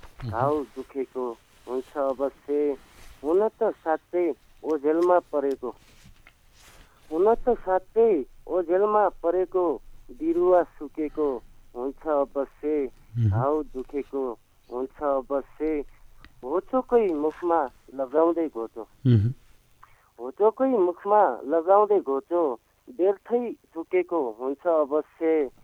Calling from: Sudurpashchim Province, Nepal; म बजाङबाट हजुर

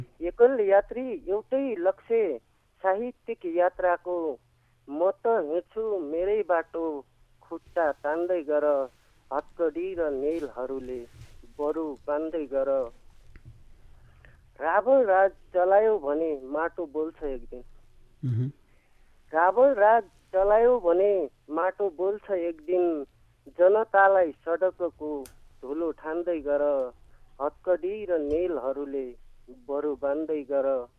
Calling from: Sudurpashchim Province, Nepal; हजुर बझाङदेखि हजुर

